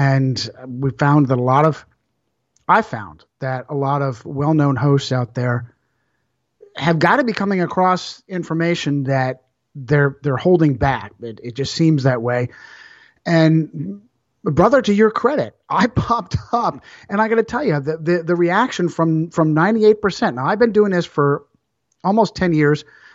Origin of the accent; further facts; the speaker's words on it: Northeast, United States; I'm fourth generation Italian immigrant, born and raised in America, in the Northeast.